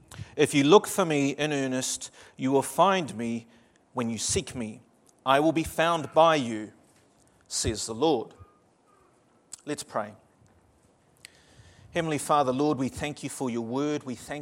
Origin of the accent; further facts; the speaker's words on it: Auckland, New Zealand; born there; I was born in New Zealand, Auckland, New Zealand.